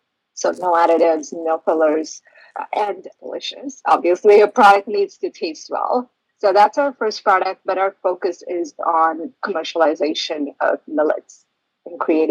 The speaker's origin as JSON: {"language": "English", "country": "India", "tie": "born or raised there", "said": "I grew up in India eating millets"}